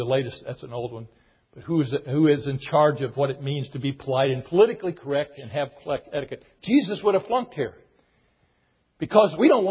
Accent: Evansville, Indiana, United States; When I grew up in Evansville, Indiana

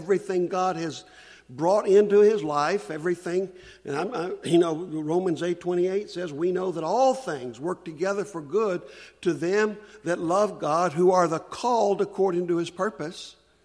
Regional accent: West Virginia, United States; also born or lived in Key West, Florida; I was born in Key West, Florida. I have no idea what that has to do with my salvation, but it's got something to do with it. I was raised mostly in West Virginia.

